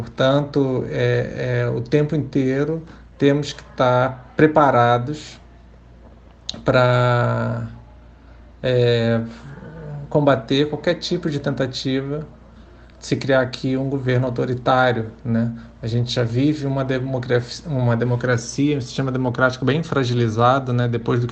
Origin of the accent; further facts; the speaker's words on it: Mozambique; A gente nasceu fora do país devido à perseguição, né? A gente foi morar em outro continente, a gente passou a nossa infância em Moçambique, no sul da África, porque meus pais não podiam retornar ao Brasil.